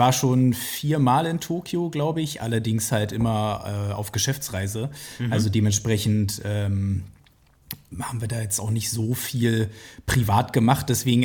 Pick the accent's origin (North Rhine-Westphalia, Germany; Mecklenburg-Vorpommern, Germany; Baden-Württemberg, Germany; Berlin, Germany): Berlin, Germany; als Berliner ist man da ja sehr stark verwöhnt